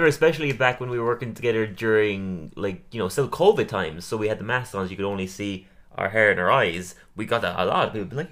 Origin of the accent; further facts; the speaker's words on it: Ireland; Another thing that makes us a little bit different and interesting is that I'm Irish and you're English